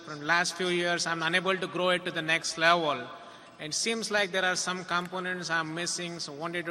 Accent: Fort Lauderdale, Florida, United States; I am from Fort Lauderdale, Florida.

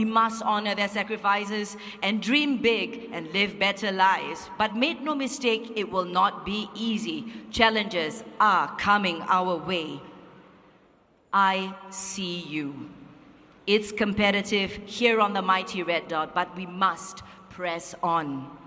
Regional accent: Singapore; And as a Singaporean, I'm stepping forward because I want to build a Singapore that is kind to one another

